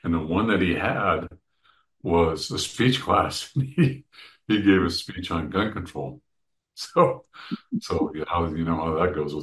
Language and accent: English; California, United States; I mean, I came from California.